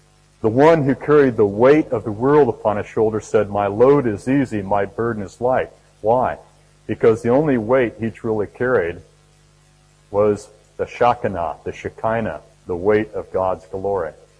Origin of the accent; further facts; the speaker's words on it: California, United States; where I grew up in North San Diego County as a little boy, it was all over the place in the courts and the hills